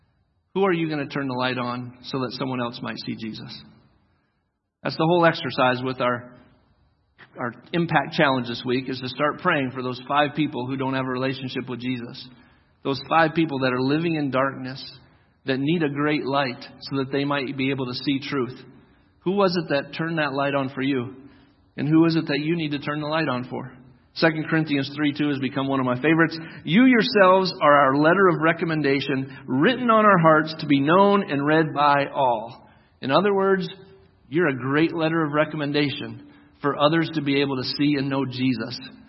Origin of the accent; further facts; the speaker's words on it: Kalkaska, Michigan, United States; like I grew up here in Kalkaska, if you saw me as a snot-nosed little kid running around here for the 17 years that I was here